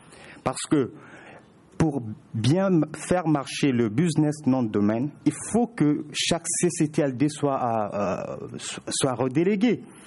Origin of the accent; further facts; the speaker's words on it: Republic of the Congo; Je viens du Congo Brazzaville